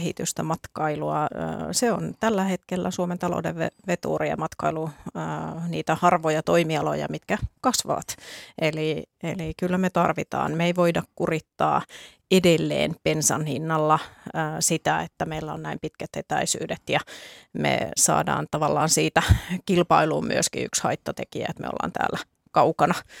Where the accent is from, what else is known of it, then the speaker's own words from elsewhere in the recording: Rovaniemi, Lapland, Finland; Itse tulen Lapista Rovaniemeltä